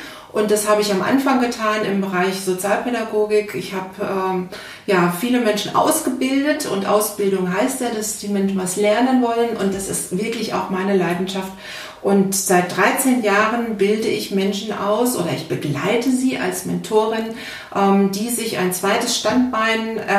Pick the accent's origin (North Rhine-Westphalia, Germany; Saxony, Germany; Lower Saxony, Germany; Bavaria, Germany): North Rhine-Westphalia, Germany; now in Berlin, Germany; Ja, ich bin keine Berlinerin, wie man hört. Ich komme ursprünglich mal aus Nordrhein-Westfalen